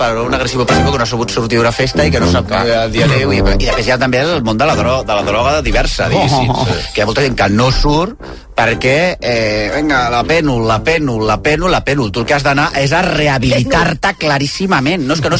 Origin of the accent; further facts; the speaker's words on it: Catalonia, Spain; jo que a casa meva som del Berguedà